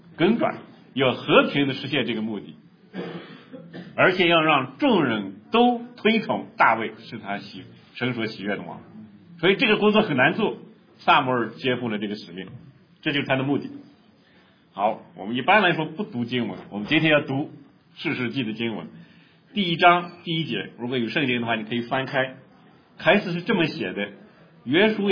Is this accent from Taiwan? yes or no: no; Northeast China, China; accent: Northeastern Mandarin; 我们东北话叫什么？老儿子是吧？